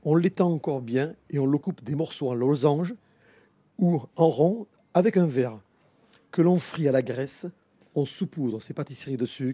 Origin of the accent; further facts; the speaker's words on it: Nouvelle-Aquitaine, France; Les merveilles, c'est un biscuit qu'on fait chez nous en Béarn quand on revient à 4 heures.